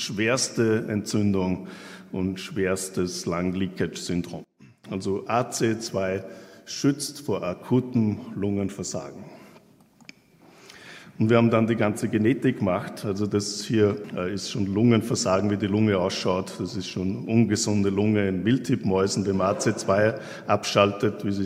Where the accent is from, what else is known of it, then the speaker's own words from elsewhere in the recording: Austria; also born or lived in Canada; bin ich aus Kanada nach Österreich zurückgekommen, um dieses Institut hier der Akademie der Wissenschaften aufzubauen. Das war im Sommer 2003.